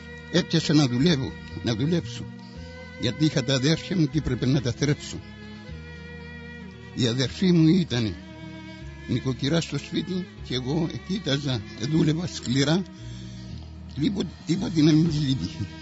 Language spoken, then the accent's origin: Greek; Pyli, South Aegean, Greece; born there; moved away; also born or lived in Kalymnos; Στην Κο. Και ήμουν στην Κο μέχρι το 44. Ήταν μέχρι το 45. Ύστερα μεταφέρθηκα στην Κάλυμνο.